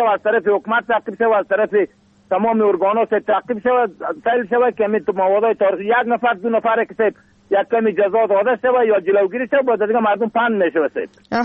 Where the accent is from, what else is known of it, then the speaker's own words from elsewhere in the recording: Bamyan, Afghanistan; سه، از رسوالی تهمر در جای قریه آجر فیلن در قریه کاغور زندگی میکنم سه، ولایت ما بامیان.